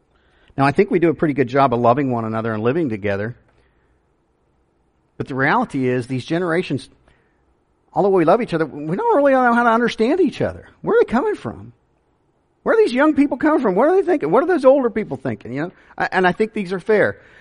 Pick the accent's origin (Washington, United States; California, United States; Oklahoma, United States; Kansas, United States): Kansas, United States; now in Lakeland, United States; I'm from Kansas. How in the world did I end up in Lakeland, Florida?